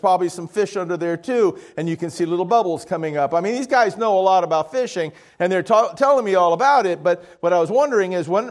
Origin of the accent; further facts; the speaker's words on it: Miami, Florida, United States; Now, many of you know that I grew up in Miami, a city that is well known for its fishing